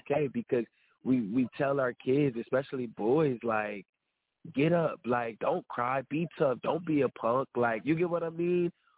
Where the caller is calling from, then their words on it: Florida, United States; I'm just calling in. I'm actually in Florida right now.